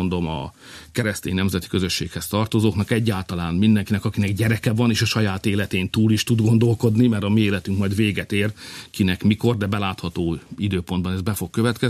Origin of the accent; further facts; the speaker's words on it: Hungary; mi ellen fogunk állni, mert mi magyarok vagyunk